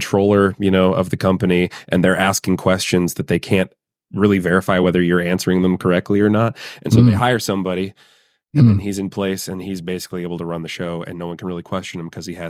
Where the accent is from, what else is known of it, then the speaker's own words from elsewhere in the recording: Oklahoma, United States; You're really painting a beautiful picture for my home state, and I appreciate it.